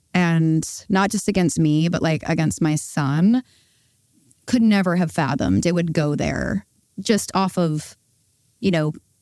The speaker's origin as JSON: {"language": "English", "region": "the South", "country": "United States", "said": "as someone that has grown up listening to, I mean, I'm from the South, like listening to country music, growing up on the women of it particularly."}